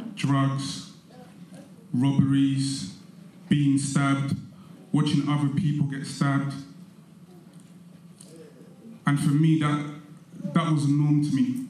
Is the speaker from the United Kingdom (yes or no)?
yes; Stratford, London, United Kingdom; So I grew up in East London, Newham. I grew up in Stratford.